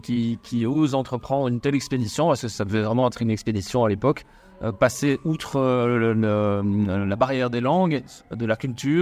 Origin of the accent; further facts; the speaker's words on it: Brussels, Belgium; Moi, je suis bruxellois.